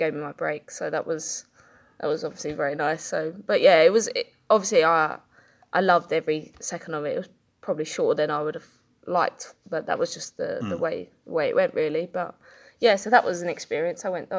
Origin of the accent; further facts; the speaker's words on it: South East England, United Kingdom; I'm from Kent